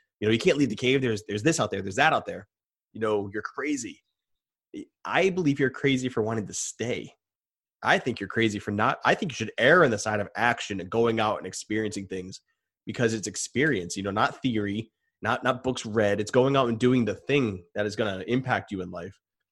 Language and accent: English; Rhode Island, United States; I'm from Rhode Island, so it's 5 minutes, I'm outside my state